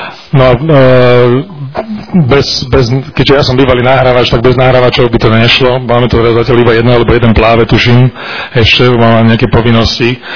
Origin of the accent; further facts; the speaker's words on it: Bratislava, Bratislava Region, Slovakia; Vzhľadom na to, že ja som Bratislavčan